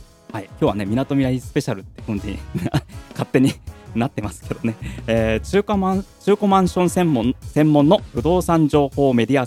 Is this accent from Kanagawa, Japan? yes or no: yes; Yokohama, Kanagawa, Japan; 私あの実はですね横浜出身、横浜在住なもんです、もう36年、横浜にあの間いなくなったりはしてましたけどね、ほぼ、まあ、横浜で、ずっと生きてきた人間なんですけれども